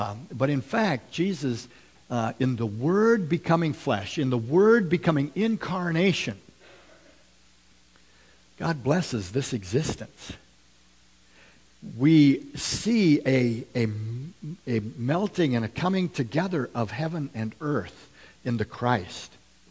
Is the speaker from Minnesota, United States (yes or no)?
yes; Minnesota, United States; Even though I am from Minnesota, they won't let me back in because I don't know enough about hockey.